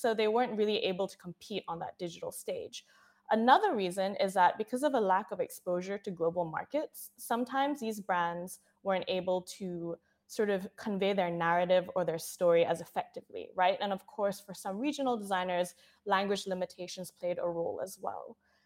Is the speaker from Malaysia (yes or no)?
yes; Malaysia; So Alia, Kylie and I are all friends from Malaysia. We're all Malaysian born and bred